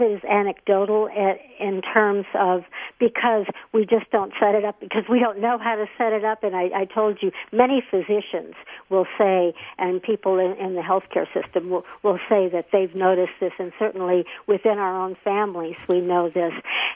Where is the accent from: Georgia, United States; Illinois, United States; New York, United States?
Illinois, United States; Chicago; born there; accent: Midwestern; I was born in Chicago, so every once in a while you'll hear a Midwestern something from me, but I've lived many places, but I'm Midwesterner at heart.